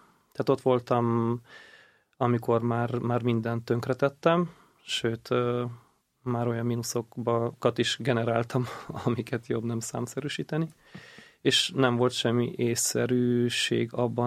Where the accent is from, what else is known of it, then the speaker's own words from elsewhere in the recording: Transylvania, Romania; now in Hungary; Én erdélyi származású vagyok, és úgy kerültem át Magyarországra.